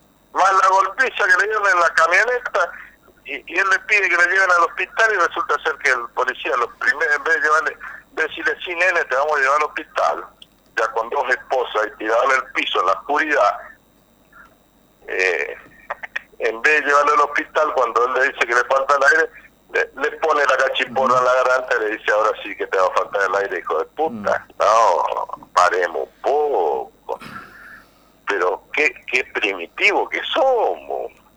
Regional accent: Argentina; yo soy un ciudadano común, como vos, que transito las calles de mi pueblo hace 54 años, que me crié acá, frente a la Plaza San Martín, jugando en la Plaza San Martín.

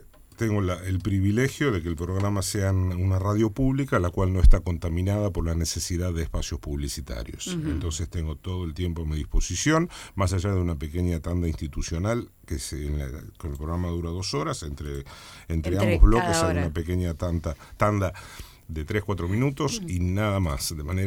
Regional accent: La Plata, Buenos Aires Province, Argentina; born there; Yo nací en La Plata, hijo de familia entrerriana.

